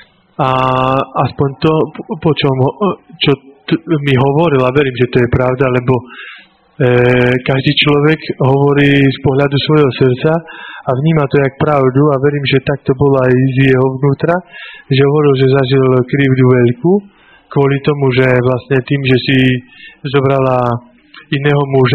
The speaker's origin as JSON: {"language": "Slovak", "town": "Bardejov", "region": "Prešov Region", "country": "Slovakia", "tie": "born there", "said": "narodil som sa v roku 1970 v Bardiove."}